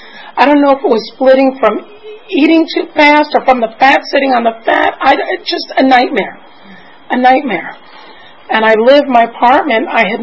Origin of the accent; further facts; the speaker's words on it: New York, United States; also born or lived in Boston; The first time I came in, I grew up in New York. I was living in Boston at the time.